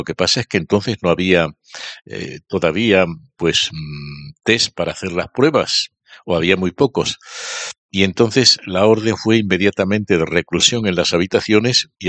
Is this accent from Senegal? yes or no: no; Extremadura, Spain; resido en Plasencia. Plasencia es, digamos, como mi patria chica, ¿no? Porque aunque yo soy de un pueblo que está a 7 kilómetros de Plasencia, pero Plasencia es la ciudad pues en que viví mi tiempo de seminario, en que mis padres se fueron a Plasencia después, ya cuando yo tenía 14 o 15 años